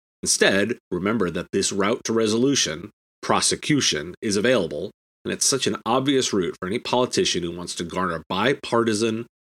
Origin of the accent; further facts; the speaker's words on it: Washington, District of Columbia, United States; My hometown metro of Washington, D.C. took the top spot for most open jobs.